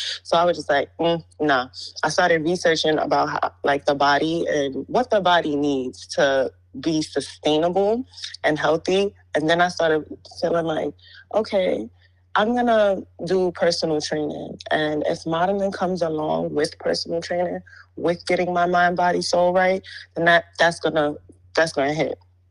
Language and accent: English; Brooklyn, New York, United States; I'm from Brooklyn, New York